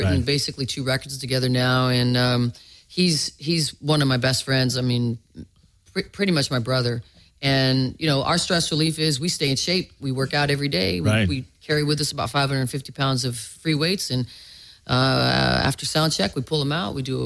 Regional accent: West Coast, United States; I'm from the West Coast. I'm a native.

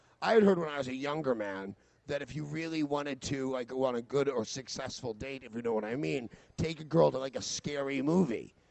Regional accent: Philadelphia, Pennsylvania, United States; sometimes being … because I'm from Philadelphia, makes you a hero.

